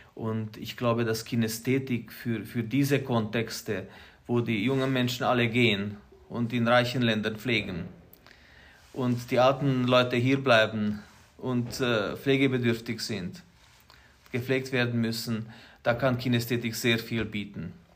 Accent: Romania; bei uns in Rumänien, wenn wir jetzt, also ich habe noch keine Gruppe gesehen

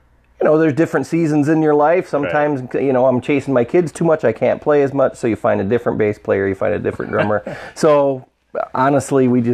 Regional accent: Hopkins, Michigan, United States; I'm from Hopkins, Door, Wayland area.

